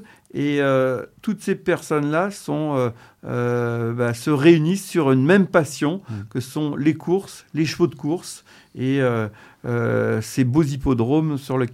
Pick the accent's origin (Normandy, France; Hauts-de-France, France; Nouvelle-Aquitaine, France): Hauts-de-France, France; Chantilly; Donc, je suis de Chantilly. Chantilly est une terre de chevaux de course.